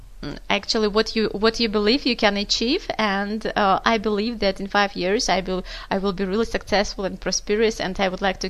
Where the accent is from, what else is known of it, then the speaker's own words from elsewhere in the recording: Almaty, Kazakhstan; The climate in my country, regarding my hometown, Almaty, actually, so I would say that we have a sharp continental climate.